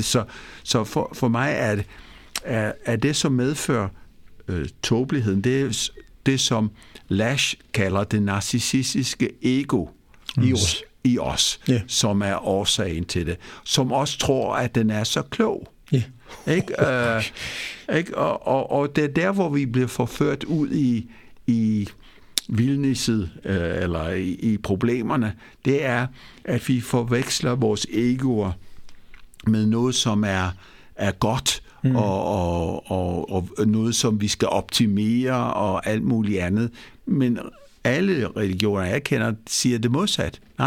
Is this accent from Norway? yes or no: no; Greece; for mig, som er skal se kulturelt mere af dansker, end jeg er græker